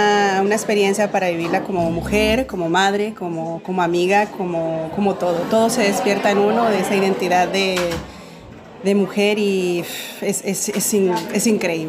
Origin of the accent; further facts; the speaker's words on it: Colombia; yo soy de colombiana, también pertenezco a la comunidad de Alicantina.